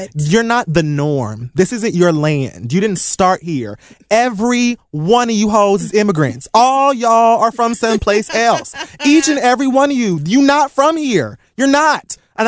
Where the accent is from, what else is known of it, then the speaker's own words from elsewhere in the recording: Texas, United States; I'm 22. I'm from Texas. I'm white, and I was raised in a racist home.